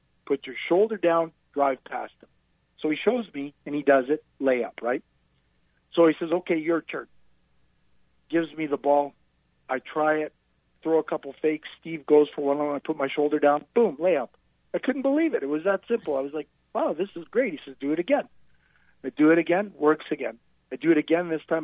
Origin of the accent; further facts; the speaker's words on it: Canada; Now, being a Canadian kid, most of us gravitate towards hockey, but my mother was a single mom